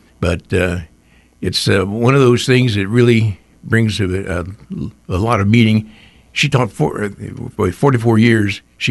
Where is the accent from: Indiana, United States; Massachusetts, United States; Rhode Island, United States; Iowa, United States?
Indiana, United States; Frankfort; We love Frankfort. I'm originally from Frankfort